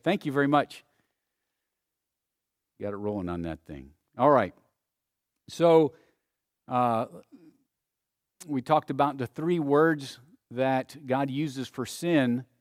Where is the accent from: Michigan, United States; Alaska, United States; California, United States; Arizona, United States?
Arizona, United States; Tucson; Now, I grew up in Tucson. We didn't have a lot of hogs, but we didn't have any at my house.